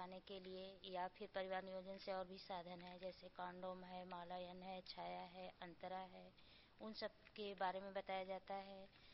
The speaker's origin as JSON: {"language": "Hindi", "town": "Shekhpur", "region": "Uttar Pradesh", "country": "India", "said": "हम शेखपुर से रहने वाले हैं।"}